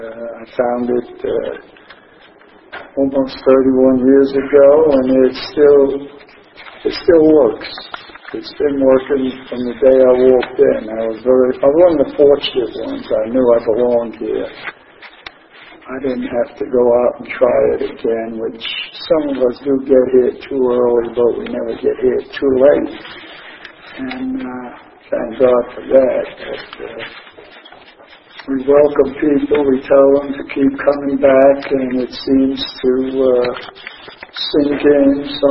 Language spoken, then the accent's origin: English; New York City, New York, United States; born there; Anyway, I was born in Brooklyn, New York, in 1929, August 20th, 1929, and everybody in my family drank.